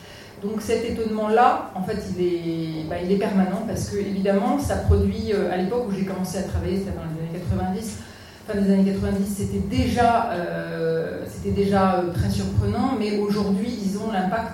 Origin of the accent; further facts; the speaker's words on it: France; born there; je suis arrivée au nord de mon pays natal, qui est la France, et je continue à essayer d'avoir un pied ici et là